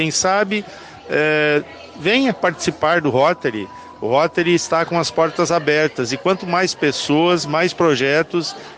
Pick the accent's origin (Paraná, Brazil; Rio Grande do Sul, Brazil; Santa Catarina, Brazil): Rio Grande do Sul, Brazil; É só sendo gaúcho mesmo para poder resistir com tudo isso.